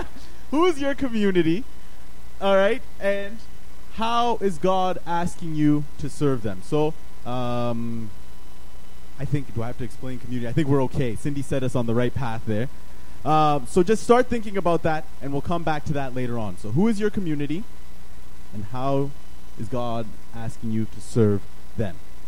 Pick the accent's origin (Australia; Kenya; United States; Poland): Kenya; born there; moved away; So in 1987, I was born in Kenya.